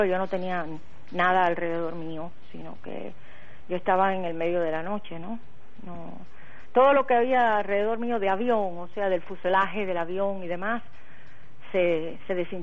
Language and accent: Spanish; Cuba; now in Miami, United States; Soy cubana.